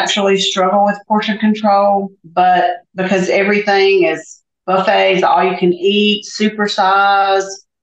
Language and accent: English; Mississippi, United States; I am from Mississippi. I am 54 and I am a lab tech.